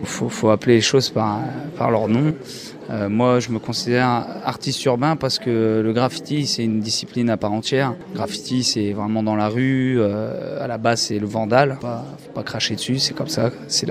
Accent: Compiègne, Hauts-de-France, France; c'est ma ville natale, Compiègne. Moi, je suis né ici, j'habite encore ici à Compiègne.

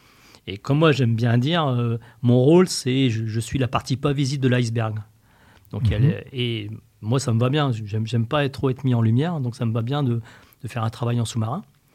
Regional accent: Pont-Sainte-Maxence, Hauts-de-France, France; Et je suis originaire de Pont-Sainte-Maxence.

